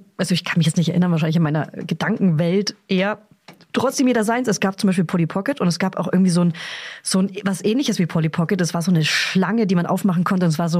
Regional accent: Hof, Bavaria, Germany; Ich komme aus Hof oder aus Beihof und da saßen die amerikanischen Soldaten

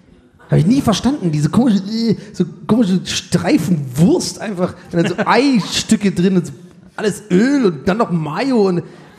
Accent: Baden-Württemberg, Germany; Ich komme aus dem Schwabenland

